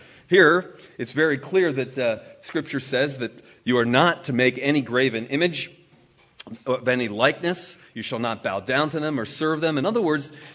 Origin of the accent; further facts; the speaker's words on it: Maryland, United States; In my home state of Maryland